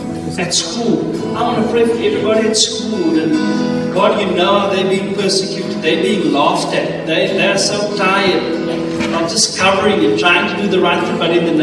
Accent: South Africa; I said, no, Sonny, I'm South African local Biltong, brother. That's who I am.

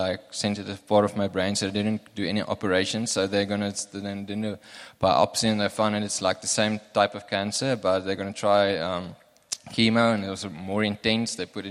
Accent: Fredendal, Northern Cape, South Africa; accent: Namaqualand; English is a second language; I come from Fredendal, so you must be... Sometimes my English isn't that good. It's very Namakwaland

